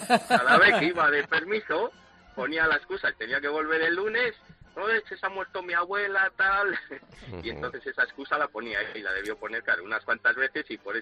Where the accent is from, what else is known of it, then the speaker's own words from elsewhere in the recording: Frómista, Castile and León, Spain; Coño, ¿de dónde eres? Pues de Palencia. Pues joder, ¿pero de Palencia? Sí, digo, ¿de dónde? Pues de Fromista.